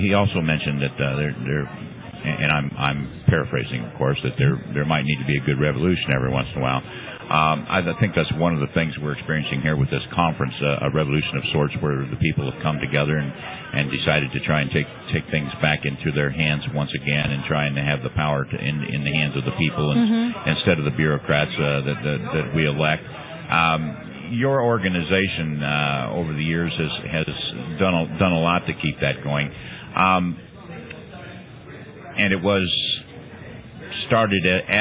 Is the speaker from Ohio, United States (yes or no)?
yes; Ohio, United States; I can think of, you know, I'm originally from Ohio, and in Columbus, Ohio, for example